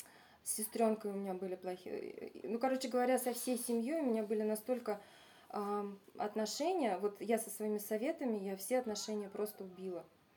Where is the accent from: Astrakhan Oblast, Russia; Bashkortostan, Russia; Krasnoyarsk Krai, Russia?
Bashkortostan, Russia; Krasny Klyuch; Я уехала, получается, из Тиральтамака в свой Красный Ключ